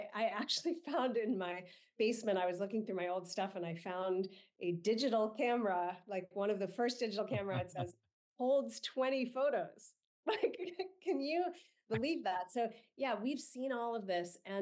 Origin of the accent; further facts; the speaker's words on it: San Francisco, California, United States; I grew up in San Francisco. So I grew up amidst a sea of innovators.